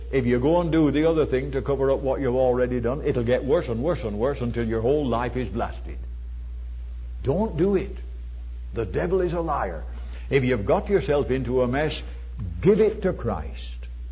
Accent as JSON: {"language": "English", "region": "North West England", "country": "United Kingdom", "tie": "born or raised there", "said": "I was brought up in the English county of Lancashire, and when I was a boy, there were not many automobiles"}